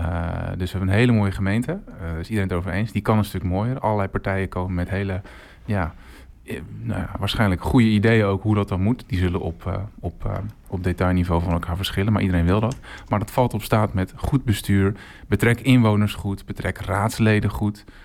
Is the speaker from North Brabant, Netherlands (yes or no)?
no; Rijnsburg, South Holland, Netherlands; also born or lived in Belgium; Ik ben opgegroeid in Rijnsburg. Ik ben geboren in het ziekenhuis. Ik heb een aantal jaren in België vertoefd. Maar woon nu alweer een jaar of 10, denk ik, 9. Met heel veel plezier in Rijnsburg.